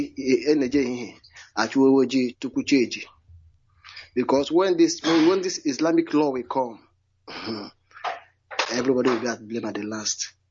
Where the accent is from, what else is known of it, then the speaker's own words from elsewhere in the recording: Owerri, Imo, Nigeria; I'm from Owerri